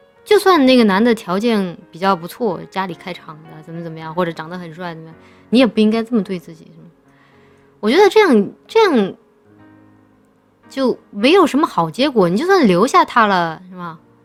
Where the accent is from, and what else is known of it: Chongqing, China; born or raised there